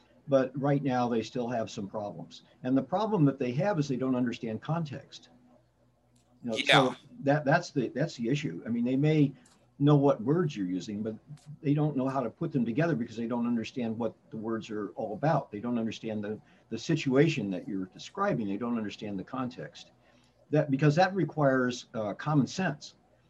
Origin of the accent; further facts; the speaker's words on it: Indiana, United States; So I grew up in Indiana, live in the D.C. area now, and halfway between those is Pittsburgh.